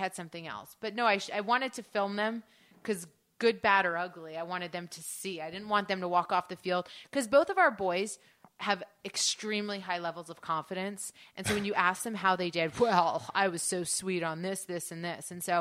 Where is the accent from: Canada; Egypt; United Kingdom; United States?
Canada; I'm Canadian. You do want me on the team.